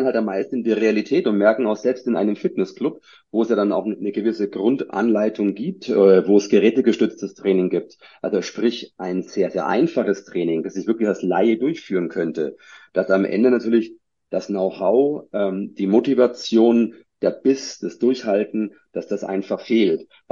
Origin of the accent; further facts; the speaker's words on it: Bavaria, Germany; ich bin ja aus dem Süden Deutschlands, aus Bayern